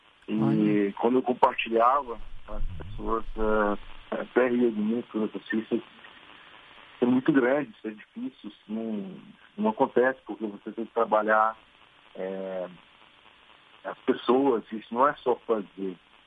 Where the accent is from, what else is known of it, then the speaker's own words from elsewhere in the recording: Brazil; now in United States; eu saí do Brasil há 25 anos atrás, né? Migrei para os Estados Unidos. Aliás, primeiro fui para a Europa, para a Inglaterra, fiquei 2 anos na Inglaterra, e depois de 2 anos eu migrei para os Estados Unidos.